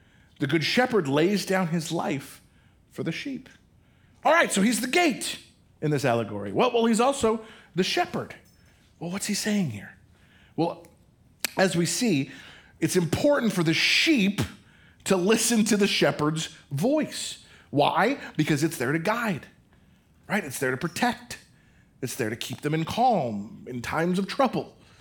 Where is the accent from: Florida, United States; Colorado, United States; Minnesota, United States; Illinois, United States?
Colorado, United States; Denver; born there; All right, I was born in Denver.